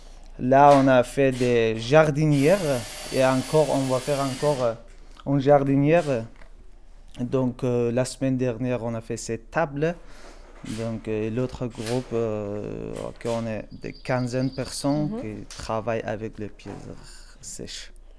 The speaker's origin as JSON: {"language": "French", "country": "Afghanistan", "second_language": "French", "moved": "yes", "lives_now": "Dijon, France", "said": "Je viens d'Afghanistan. J'habite à Dijon. Donc, ça fait 3 ans que je suis en France."}